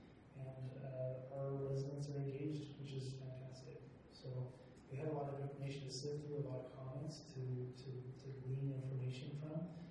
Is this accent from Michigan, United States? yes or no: no; North Logan, Utah, United States; I grew up in North Logan, and North Logan is home for me, but I did take a path away from Utah to get education.